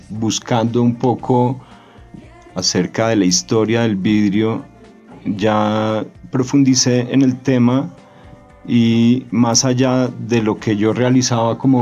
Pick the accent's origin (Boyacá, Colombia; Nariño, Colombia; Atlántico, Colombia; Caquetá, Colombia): Nariño, Colombia; Pasto; now in Bogotá, Colombia; Yo soy de Pasto originario y mi familia pues por parte de mi papá es nariñense, por parte de mi mamá es huilense